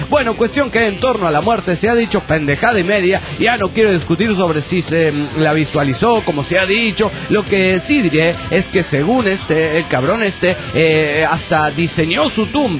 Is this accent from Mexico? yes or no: yes; Parral, Chihuahua, Mexico; de aquí, de mi tierra, pero como les dije antes, los parralenses ya los olvidamos